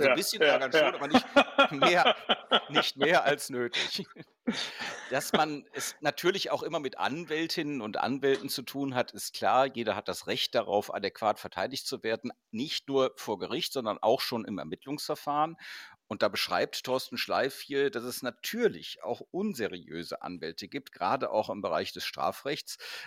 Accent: Cologne, North Rhine-Westphalia, Germany; weil du vorhin Köln angesprochen hast, meine Heimatstadt

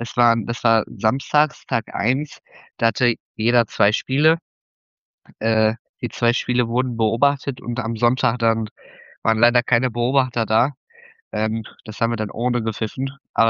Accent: Duisburg, North Rhine-Westphalia, Germany; Nee, selbst dann glaube ich gar nicht, weil ich aus Duisburg komme.

